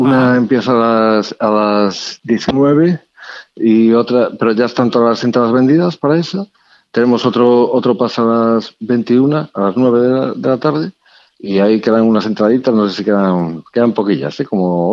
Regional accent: Galicia, Spain; yo estaba en un bar en Coruña, yo soy gallego, como ves, pues yo me he notado, ¿verdad?

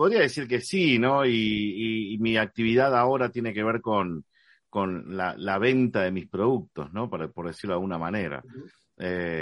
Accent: San Nicolás, Buenos Aires Province, Argentina; moved away; La verdad que es mi tierra, ¿no? Es el sitio donde nací, donde crecí. Si bien no... Yo todavía estaba haciendo un balance de cuántos años había vivido en cada sitio donde estuve, ¿no? Y la verdad que San Nicolás se queda ya corto

